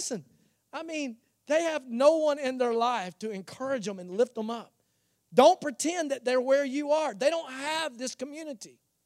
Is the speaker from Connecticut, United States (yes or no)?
no; Virginia, United States; I mean, I'm from the hills of Virginia. I'm like from the Appalachian Mountains.